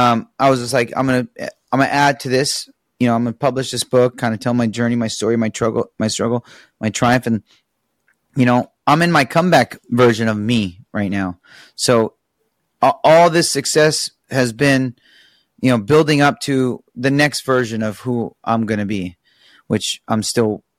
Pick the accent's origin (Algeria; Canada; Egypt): Egypt; Cairo, Cairo Governorate; now in Newport Beach, United States; I come from Cairo, Egypt, poverty, right?